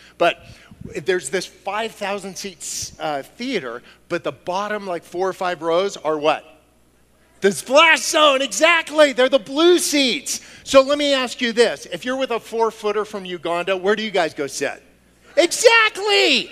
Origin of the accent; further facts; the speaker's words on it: San Diego, California, United States; I'm from San Diego, and I commute to Seattle.